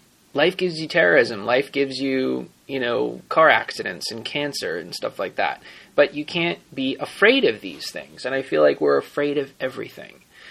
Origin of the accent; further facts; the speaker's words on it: New Jersey, United States; You know, I grew up in Jersey, so I was an hour and 15 minutes from the city, Manhattan, which would be New York City